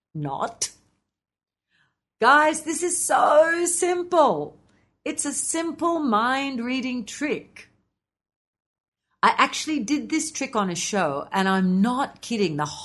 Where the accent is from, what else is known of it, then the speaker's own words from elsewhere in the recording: Australia; by telling them I'm an Aussie